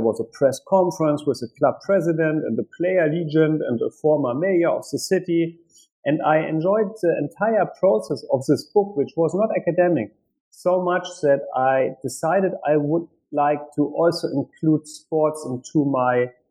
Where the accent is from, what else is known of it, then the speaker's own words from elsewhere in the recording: Germany; I grew up in Germany, in West Germany